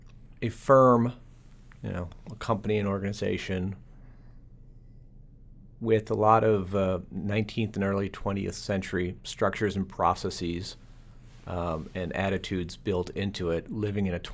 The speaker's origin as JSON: {"language": "English", "region": "Ohio", "country": "United States", "tie": "born or raised there", "lives_now": "New York City, United States", "said": "Growing up in Ohio, I was aware only of thin yellow beer that came in cans that one often slammed."}